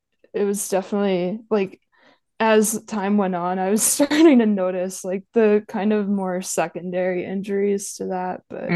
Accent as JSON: {"language": "English", "town": "Saranac Lake", "region": "New York", "country": "United States"}